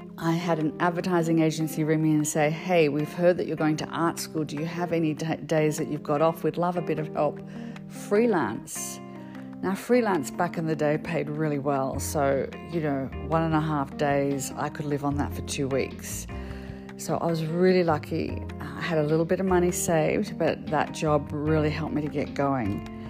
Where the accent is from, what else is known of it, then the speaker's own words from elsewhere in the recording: Sydney, New South Wales, Australia; I thought I really need to move back to where I grew up in Sydney.